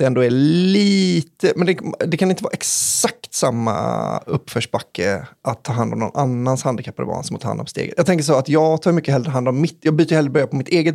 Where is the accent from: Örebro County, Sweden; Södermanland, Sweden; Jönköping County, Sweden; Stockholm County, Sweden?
Örebro County, Sweden; Örebro; De är från Västerås och vi är från Örebro, vet du.